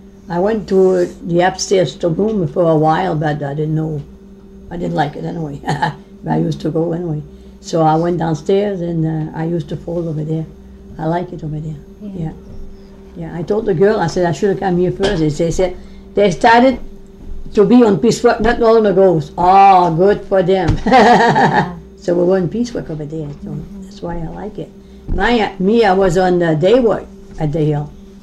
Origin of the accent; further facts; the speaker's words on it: Lewiston, United States; A city girl. I'm a city girl, right. We were playing in the street.